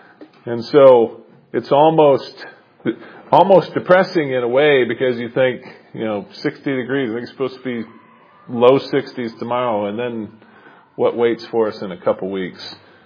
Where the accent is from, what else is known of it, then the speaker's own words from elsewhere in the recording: Michigan, United States; I like winter. I'm from Michigan. You know, I like the cold.